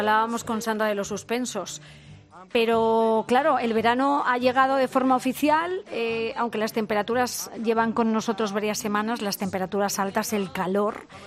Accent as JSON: {"language": "Spanish", "country": "Spain", "said": "¿Somos los españoles más inconscientes a la hora de bañarnos?"}